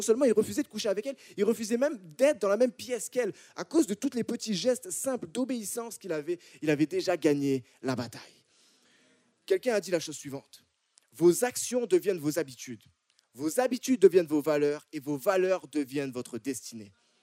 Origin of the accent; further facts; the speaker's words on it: France; moved away as an adult; now in Canada; comme vous entendez à mon accent, là, moi, je viens de France, puis j'ai pas grandi, oui, Séverine représente, j'ai pas grandi ici au Québec. Je suis arrivé ici il y a une dizaine d'années